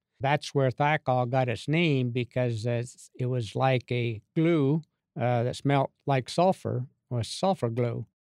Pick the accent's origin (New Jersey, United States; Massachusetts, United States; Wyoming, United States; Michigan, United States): Wyoming, United States; Cody; born there; also born or lived in Montana; Well, I'm actually feel like I'm a native from Montana, but I actually was born in Cody, Wyoming, where Buffalo Bill was, in the latter part of the Great Depression, 1937.